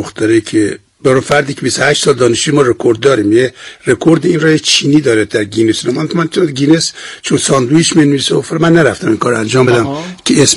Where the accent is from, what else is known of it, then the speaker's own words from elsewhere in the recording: Yazd, Iran; also born or lived in Khur and Biabanak; به نام بیازی که اونجا متولد شدم. تا کلاس پنجمم در اونجا بودم ابتدایی، که حالا ماجرای مدرسه هم خیلی جالبه که بگم براتون. بعد دیگه اومدم یزد و دیگه دیپلم رو یزد گرفتم.